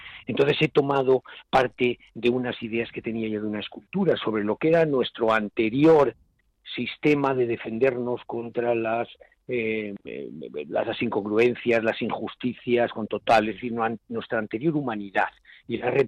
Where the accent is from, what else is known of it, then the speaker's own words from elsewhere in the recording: Madrid, Community of Madrid, Spain; como madrileño, que vivo en Madrid